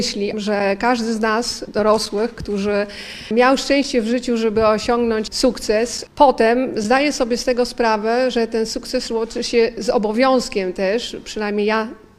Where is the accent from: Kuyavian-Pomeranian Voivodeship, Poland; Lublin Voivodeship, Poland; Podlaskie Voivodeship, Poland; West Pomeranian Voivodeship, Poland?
Podlaskie Voivodeship, Poland; Białystok; moved away as an adult; wychowałam się w Białymstoku, że kończyłam tutaj pierwsze liceum, to nie, że wyjechałam z miasta w wieku 18 lat, ale nadal jest to miasto dla mnie bliskie.